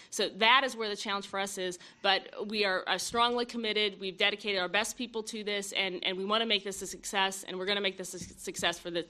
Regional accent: Kansas, United States; For example, in my home state of Kansas

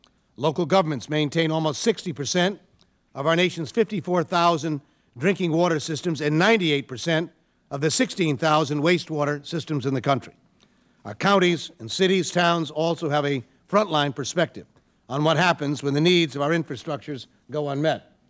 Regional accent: Connecticut, United States; when the Mianus River Bridge collapsed in my home state of Connecticut in 1983

